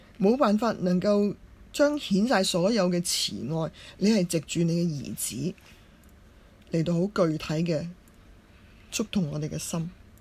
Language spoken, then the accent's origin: Chinese; Hong Kong; 求你怜悯我们香港人，我们很无助